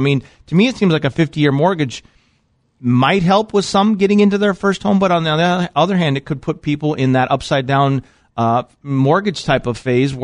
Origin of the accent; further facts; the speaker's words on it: Midwest, United States; also born or lived in California; part of the reason why I wanted to move here, obviously, number one is family, because I'm from the Midwest.